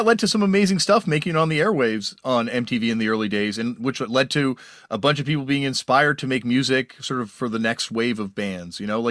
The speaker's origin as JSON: {"language": "English", "town": "Toronto", "region": "Ontario", "country": "Canada", "said": "because I'm from Toronto"}